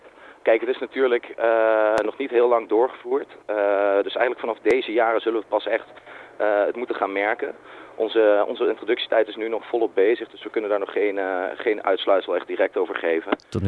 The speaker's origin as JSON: {"language": "Dutch", "town": "Nijmegen", "region": "Gelderland", "country": "Netherlands", "lives_now": "Amsterdam, Netherlands", "said": "Ik kom zelf uit Nijmegen. En daar had ik een hele hechte vriendengroep. Toen ging ik naar Amsterdam, het grote onbekende Amsterdam."}